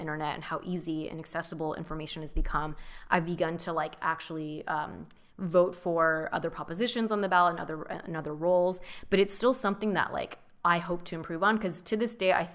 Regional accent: Orange County, California, United States; And I grew up in Orange County.

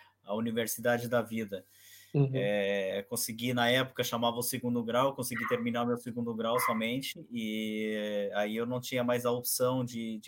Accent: Marechal Cândido Rondon, Paraná, Brazil; eu sou da cidade de Marechal Cândido Rondon, que está a mais ou menos 2 horas de Foz do Iguaçu, 150 quilômetros. Eu sou nascido lá. Meus pais são gaúchos, eles vieram da cidade de Três Passos, do Rio Grande do Sul, nos anos de 1968, 69, vieram para essa região.

